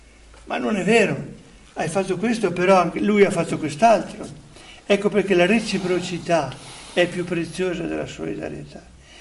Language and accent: Italian; Trentino-Alto Adige, Italy; Io sono della Trentino